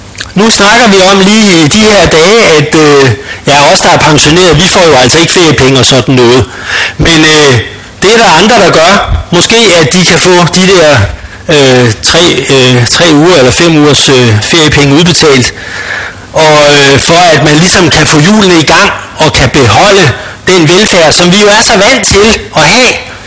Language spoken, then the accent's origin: Danish; Copenhagen, Capital Region of Denmark, Denmark; Jeg er københavner, der er det bare med at få det væk.